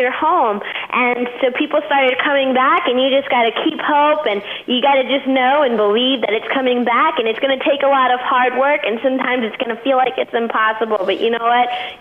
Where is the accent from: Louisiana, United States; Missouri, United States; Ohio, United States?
Louisiana, United States; New Orleans; like I said, I'm from New Orleans, and just being here and hearing so much great music